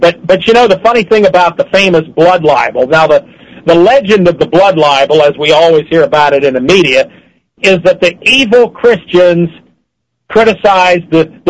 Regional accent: Pennsylvania, United States; a Jew from my home state of Pennsylvania named Louis Charles Levin.

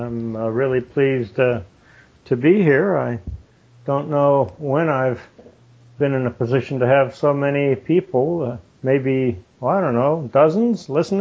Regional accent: Florida, United States; By the way, I come from South Florida, and in that I do so, I mean, it was a bit like, almost like coming from New York, in that Jews were very numerous around me.

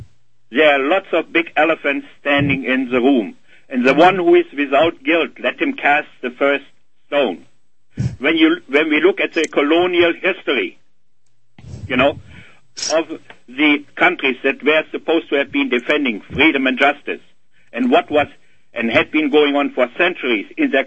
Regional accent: Germany; now in North America; when I grew up over there in Germany

